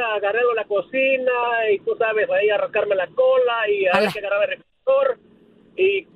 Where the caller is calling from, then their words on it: Dallas, Texas, United States; De Dallas.